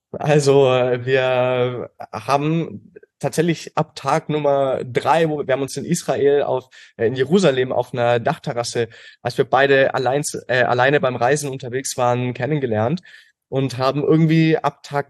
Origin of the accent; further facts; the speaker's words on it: Bavaria, Germany; Ich bin auf dem Land in der Nähe von Augsburg groß geworden, bin jetzt 24